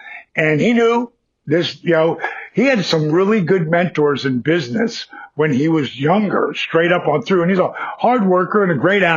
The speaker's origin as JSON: {"language": "English", "town": "Point Pleasant", "region": "New Jersey", "country": "United States", "said": "Like I went to a buddy's mine house for 4th of July and we're both from Point Pleasant, New Jersey."}